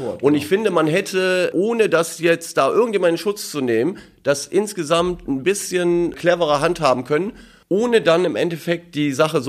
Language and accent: German; Germany; born there; ich bin natürlich gebürtiger Türke, in Deutschland geboren.